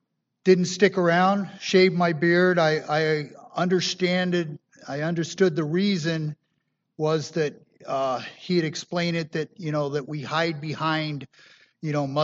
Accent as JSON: {"language": "English", "town": "Columbus", "region": "Ohio", "country": "United States", "tie": "born there", "said": "My claim to fame, I was born in Columbus, Ohio on Columbus Day. My parents were married on Columbus Day. Italian American."}